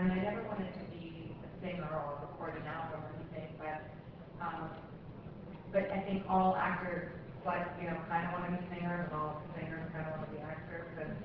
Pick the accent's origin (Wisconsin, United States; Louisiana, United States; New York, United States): New York, United States; Because I'm from New York.